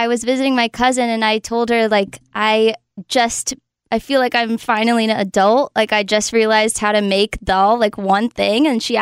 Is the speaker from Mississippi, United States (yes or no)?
no; California, United States; also born or lived in Los Angeles; I was in LA for about 6 years, 7 years. And I was there. I'm from the Bay, and then I moved to LA for 6, 7 years, and I was doing the whole music thing.